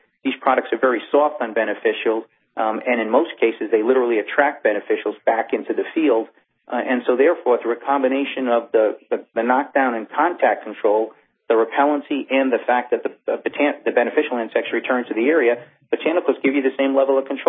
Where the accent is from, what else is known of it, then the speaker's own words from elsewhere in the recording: Northeast, United States; Like you, I grew up in the Northeast as a Red Sox fan, so we don't have a major bug problem all year long.